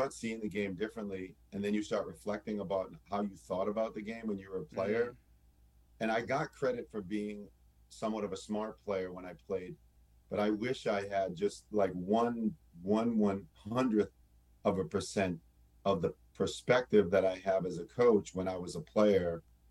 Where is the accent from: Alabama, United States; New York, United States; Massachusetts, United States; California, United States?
Massachusetts, United States; Lowell; I grew up in Lowell, Massachusetts, played a lot on the playground